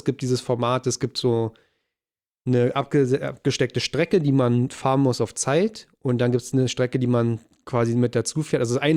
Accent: Brandenburg, Germany; weil es ja so richtig Sand bei uns in Brandenburg ist

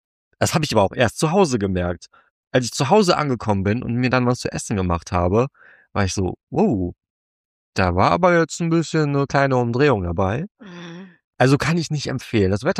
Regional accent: Cologne, North Rhine-Westphalia, Germany; Also als Kölner bist du einfach nie in der Altstadt. Das war, als wäre man Touri in der eigenen Stadt.

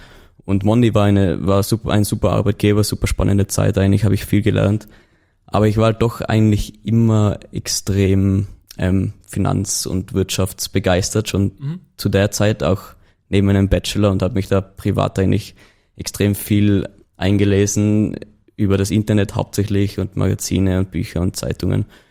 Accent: Tyrol, Austria; Also wie man vielleicht unschwer in dem Laufe der Folge auch hören wird, komme ich aus Tirol.

